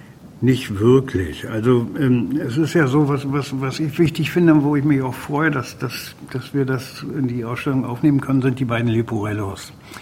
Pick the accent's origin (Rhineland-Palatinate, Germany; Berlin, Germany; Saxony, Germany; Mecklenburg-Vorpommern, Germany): Mecklenburg-Vorpommern, Germany; ich bin genau in der Gegend groß geworden in Mecklenburg.